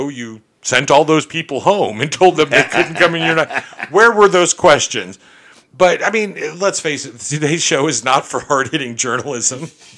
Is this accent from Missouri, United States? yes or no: no; Orlando, Florida, United States; I grew up in Orlando. Our basketball team was famous for hiring people right before they got injured.